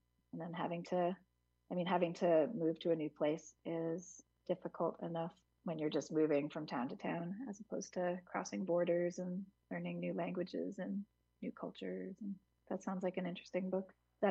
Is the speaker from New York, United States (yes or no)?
yes; Hudson, New York, United States